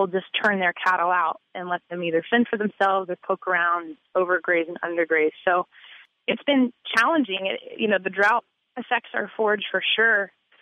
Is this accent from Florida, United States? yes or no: no; North Carolina, United States; I grew up back in North Carolina, where I'm from, in the Southeast U.S.